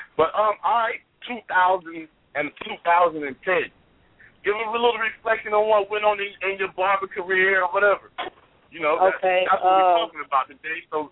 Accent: Columbus, Ohio, United States; I'm from Columbus, Ohio, from the capital. I'm from the capital.

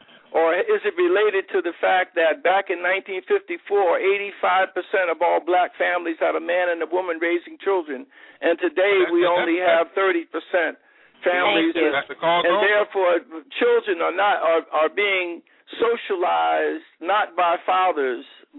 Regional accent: Philadelphia, Pennsylvania, United States; There are areas of my hometown, Philadelphia, same income demographic

